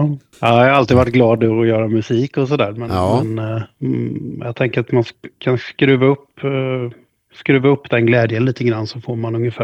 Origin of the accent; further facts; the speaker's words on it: Tranås, Jönköping County, Sweden; Men sen även Tranås där jag växte upp i liksom, sen på tidigt 2000-tal.